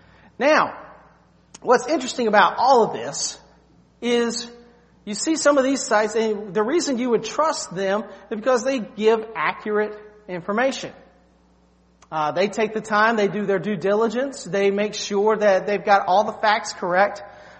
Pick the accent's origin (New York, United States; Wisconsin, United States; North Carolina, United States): North Carolina, United States; Beargrass; I was from Beargrass, North Carolina. We didn't know what that was.